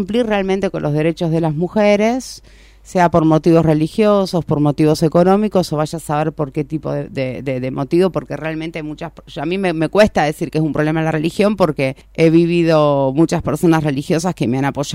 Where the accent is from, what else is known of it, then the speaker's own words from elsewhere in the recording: Buenos Aires, Argentina; now in Tartagal, Argentina; yo soy oriunda de Buenos Aires, estoy viviendo en Tartagal desde junio del año 2019. Ya estoy radicada aquí